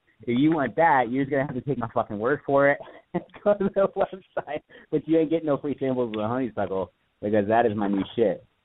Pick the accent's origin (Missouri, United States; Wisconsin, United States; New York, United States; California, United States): Missouri, United States; But, like, you know, I grew up in Missouri, and it's everywhere.